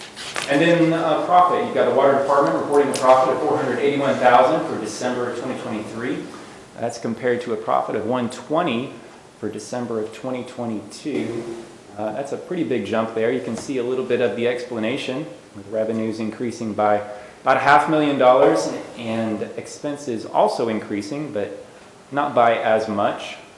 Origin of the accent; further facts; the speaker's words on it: Rogers, Arkansas, United States; No, it is a return home for me. I grew up in Rogers.